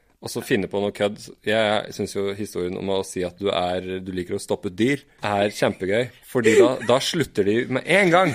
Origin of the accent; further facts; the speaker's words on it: Eastern Norway, Norway; Som østlending så ligger jo Vågå-dialekta ganske nært opp til Totning-dialekta.